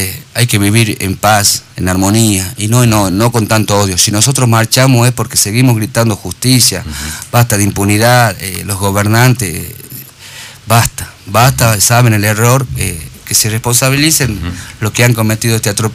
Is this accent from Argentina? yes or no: yes; Tucumán, Argentina; somos tucumanos